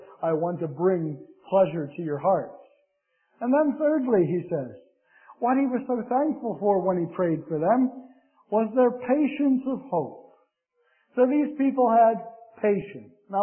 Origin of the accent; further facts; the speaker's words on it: Pennsylvania, United States; I learned English north of the Mason-Dixon line up there in Pennsylvania.